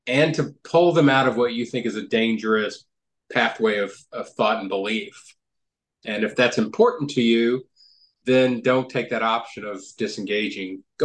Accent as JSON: {"language": "English", "region": "Kentucky", "country": "United States", "tie": "born or raised there", "said": "Yeah, maybe it's because I grew up in Kentucky, in a working class Kentucky, which was a fairly limited communication option environment."}